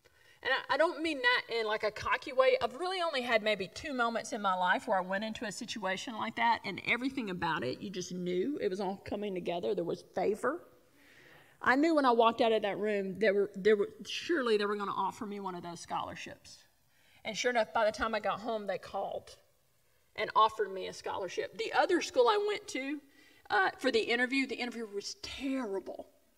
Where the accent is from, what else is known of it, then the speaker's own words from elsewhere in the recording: Dalton, Georgia, United States; I knew I wanted to get out of my hometown. It was a small town, North Georgia, Dalton. Some of you are aware of it. Some of you bought carpet from there.